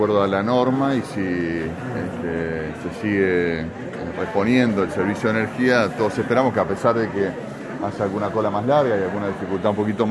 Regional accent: Santa Fe, Argentina; como los santafesinos estamos acostumbrados

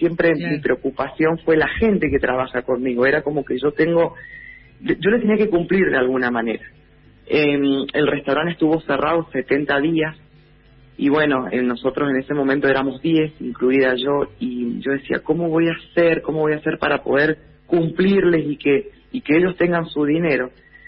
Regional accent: San Rafael, Mendoza, Argentina; born there; moved away as an adult; now in General Alvear, Argentina; yo nací en San Rafael y, bueno, me fui a los 18 años, y cuando llegué acá al Alvear

